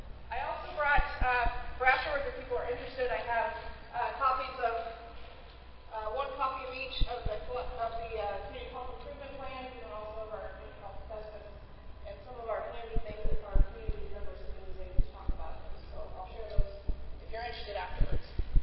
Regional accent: Oregon, United States; I am from Oregon, so I made the trip yesterday

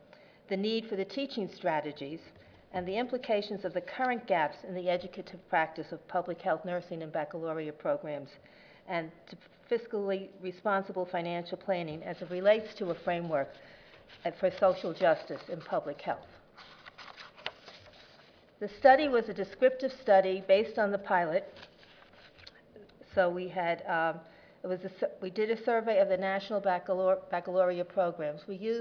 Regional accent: Long Island, New York, United States; we're from all over New York State. I'm from Long Island.

